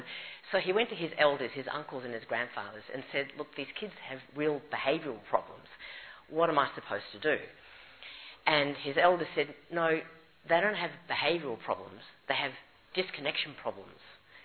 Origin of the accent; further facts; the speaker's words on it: Australia; So I'm from Australia and I learned